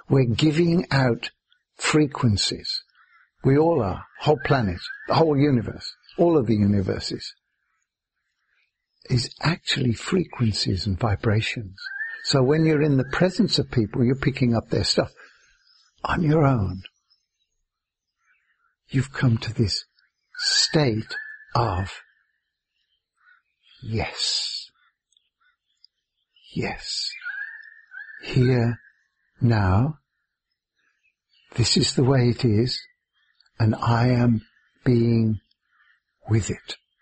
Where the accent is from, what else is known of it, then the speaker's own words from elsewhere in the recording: England, United Kingdom; One of the classical examples for me is where I was brought up in England.